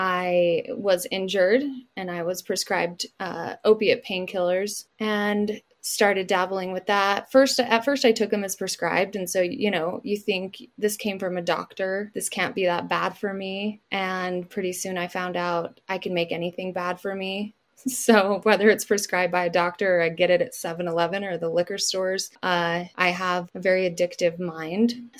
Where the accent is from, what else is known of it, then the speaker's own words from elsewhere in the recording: Utah, United States; born and raised in Utah. I still live here.